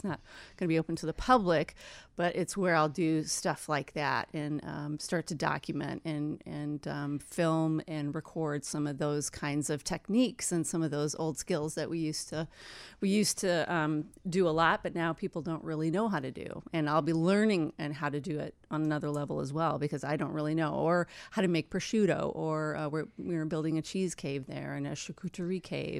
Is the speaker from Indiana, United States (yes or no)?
no; Fort Dodge, Iowa, United States; I'm from Iowa originally. Little town in Iowa.